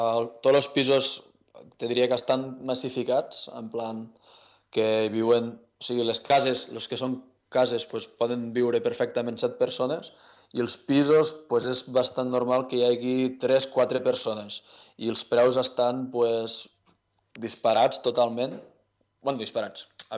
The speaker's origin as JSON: {"language": "Catalan", "region": "Catalonia", "country": "Spain", "said": "els vaig dir, mira, que sóc del Priorat, saps, que sé de vi"}